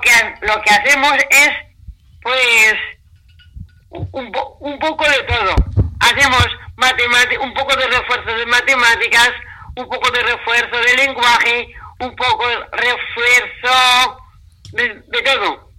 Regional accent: Mota del Cuervo, Castilla-La Mancha, Spain; Sí, he sido pregonera de la fiesta de mi pueblo, sí.

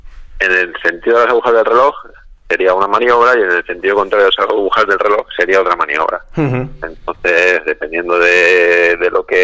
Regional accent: Valencia, Valencian Community, Spain; Bueno, pues yo soy de Valencia, de... Suelo navegar aquí entre el Marín Blau, que es la zona de Cullera, y Denia.

